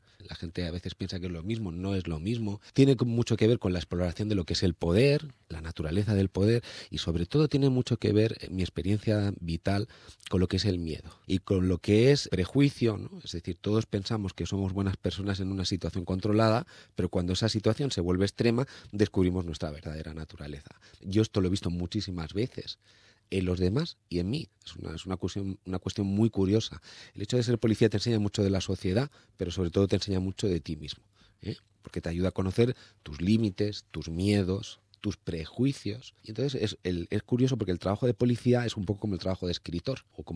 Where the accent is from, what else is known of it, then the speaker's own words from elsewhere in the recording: Spain; soy escritor español y por tanto tengo un sentimiento trágico de la vida.